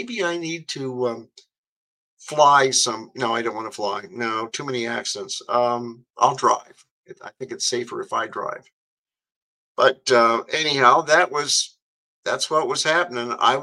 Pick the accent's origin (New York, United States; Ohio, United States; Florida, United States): Ohio, United States; Greenville; born there; I was born in Greenville, Ohio in 1948, which makes me 77 years.